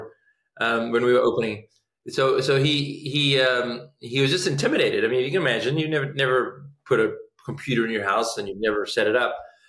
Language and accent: English; California, United States; As strange as it sounds, I come from Silicon Valley, and 5 or 6 years later, people still were not using email.